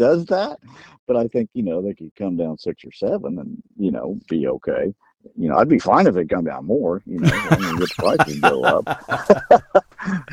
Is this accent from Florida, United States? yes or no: no; Illinois, United States; But I'm from Illinois. I know what the crop kind of looks like in our area.